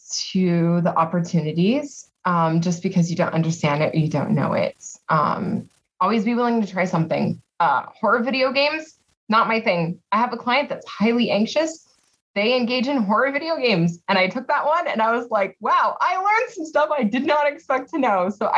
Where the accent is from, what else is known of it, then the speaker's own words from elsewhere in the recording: Scotland, United Kingdom; I'm white, but I'm a Scotsman